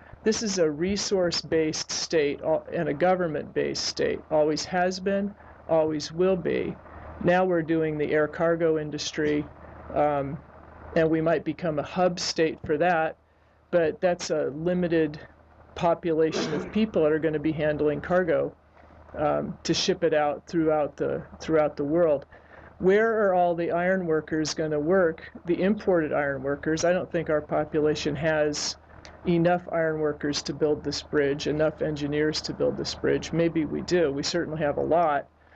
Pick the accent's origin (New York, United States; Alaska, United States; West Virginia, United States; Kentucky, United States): Alaska, United States; now in Anchorage, United States; as a born and raised Alaskan. And I was born here and I grew up on the Kenai Peninsula.